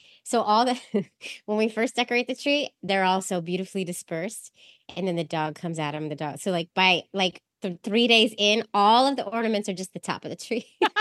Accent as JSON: {"language": "English", "town": "San Francisco", "region": "California", "country": "United States", "said": "because she's from Queens and I'm from San Francisco."}